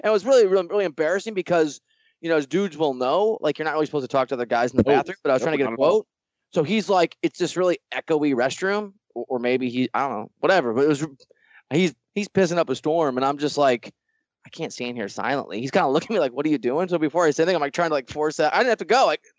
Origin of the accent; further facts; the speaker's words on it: Iowa, United States; Sorry, I'm not used to New York. I'm a kid from Iowa.